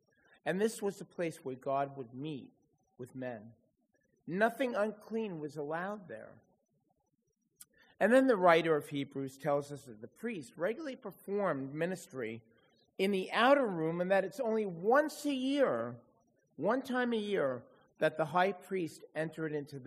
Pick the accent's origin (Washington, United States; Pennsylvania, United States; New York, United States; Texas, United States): New York, United States; when I was growing up in Judaism as a child in New York